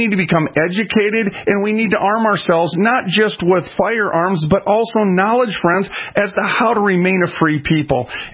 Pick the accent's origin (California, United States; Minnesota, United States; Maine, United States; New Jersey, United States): Minnesota, United States; Minneapolis; I was raised in North Minneapolis.